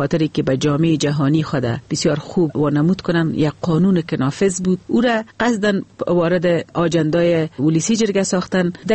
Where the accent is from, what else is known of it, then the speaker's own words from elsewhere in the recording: Afghanistan; ما افغان هستیم